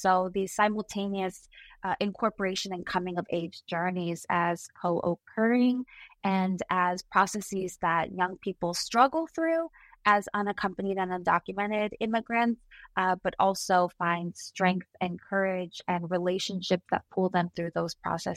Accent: Los Angeles, California, United States; I'm born and raised in Los Angeles. I am an LA girl through and through. I did my undergrad and graduate education in Los Angeles

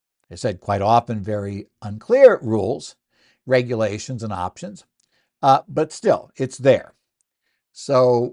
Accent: Arizona, United States; including my home state of Arizona, right?

